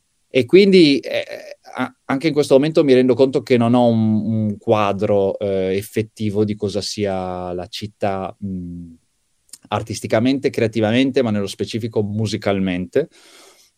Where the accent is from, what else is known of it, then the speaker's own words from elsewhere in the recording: Verona, Veneto, Italy; la nostra base è Verona, siamo veronesi, negli ultimi anni, ormai dal 2015, ci siamo simbolicamente ma anche fisicamente stabiliti a Veroneta, che è il quartiere multiculturale